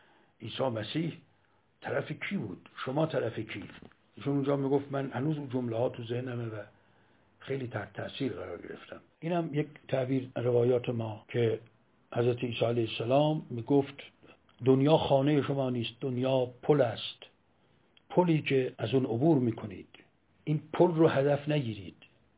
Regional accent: Iran; وقتی فهمید خب ما ایرانی هستیم

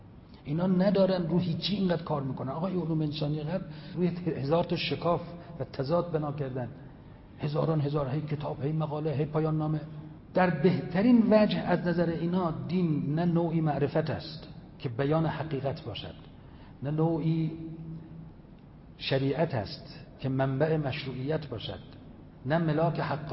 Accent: Iran; من از ایران آمدم، ما مسلمانیم. شیعه

